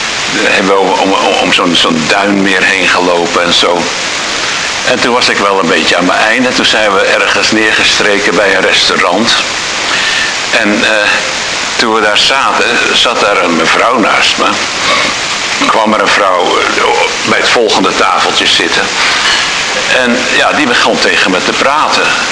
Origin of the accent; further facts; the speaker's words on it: Haarlem, North Holland, Netherlands; now in Amersfoort, Netherlands; Dat is in de buurt van Haarlem. Ik ben opgegroeid in Haarlem, Kennemerduinen.